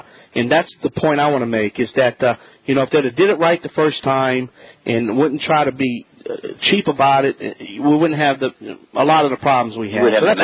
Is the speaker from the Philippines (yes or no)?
no; Louisiana, United States; and I'm Cajun